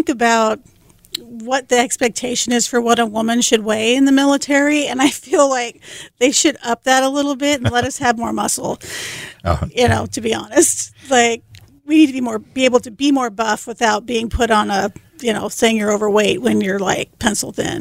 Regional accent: Grand Forks, North Dakota, United States; born there; also born or lived in Rapid City; So I was born in Grand Forks at the air base there.

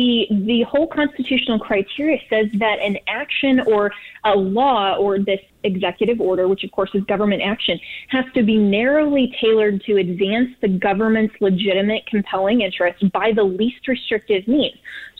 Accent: Colorado, United States; I know in my home state of Colorado, a lot of our GOP legislators are taking initiative to contact the governor.

